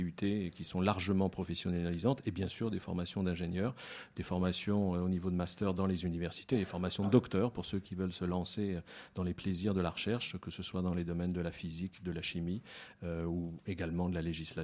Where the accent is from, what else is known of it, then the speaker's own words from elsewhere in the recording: Normandy, France; en tant que Normand que d'avoir vécu pas tellement loin du littoral et aussi d'une grande zone de marais